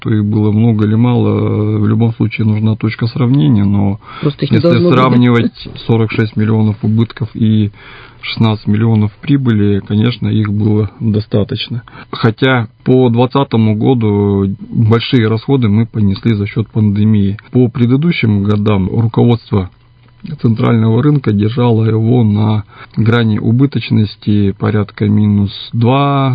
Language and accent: Russian; Zima, Irkutsk Oblast, Russia; Я являюсь уроженцем Иркутской области.